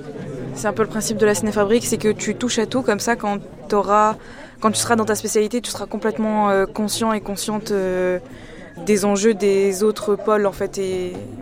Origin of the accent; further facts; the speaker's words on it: Marseille, Provence-Alpes-Côte d'Azur, France; Mais j'ai grandi, dans les quartiers nord à Marseille, pas très loin du Merlan.